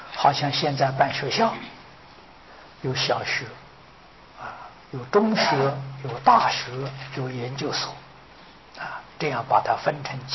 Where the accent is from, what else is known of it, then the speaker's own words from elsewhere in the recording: China; 我们中国人俗话讲啊，修行得道了啊，就是讲成佛了。